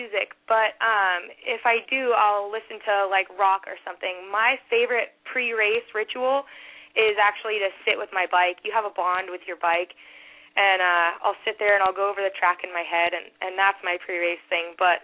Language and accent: English; California, United States; I'm from California, so we have nice weather here.